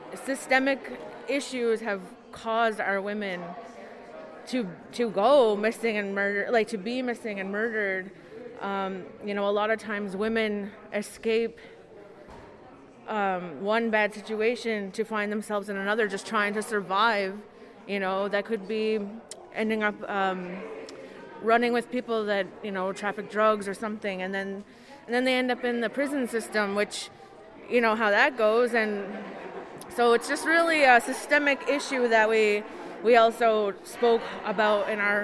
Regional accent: New Brunswick, Canada; I'm from Tobik First Nation, Nagukuk.

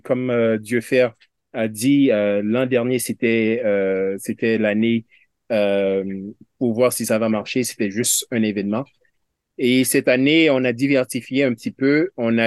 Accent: Haiti; now in Canada; je suis haïtien

